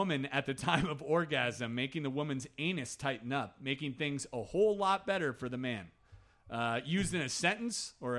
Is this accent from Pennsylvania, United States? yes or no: no; Wisconsin, United States; Well, I grew up in Wisconsin.